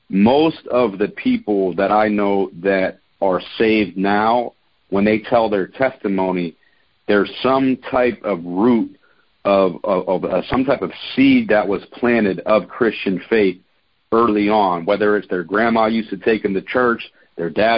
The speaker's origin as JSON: {"language": "English", "town": "Pittsburgh", "region": "Pennsylvania", "country": "United States", "tie": "born or raised there", "said": "But growing up in Pittsburgh, I can get into a little bit of that story now. So my parents met at a church in the South Hills of Pittsburgh"}